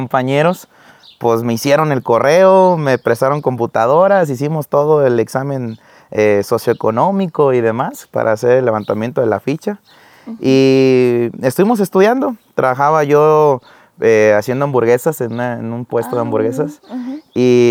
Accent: Chetumal, Quintana Roo, Mexico; Claro, soy originario de Quintana Roo. Uh-huh. De la capital de Chetumal, Quintana Roo

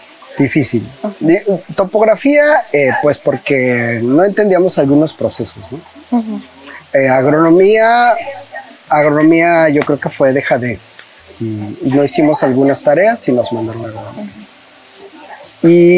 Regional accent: Texhuacán, Veracruz, Mexico; born there; yo soy nacido en Veracruz, en lo que es en la región montañosa central, específicamente en la Sierra de Songolica, un poco más arriba en un municipio que se llama Texhuacán, Veracruz.

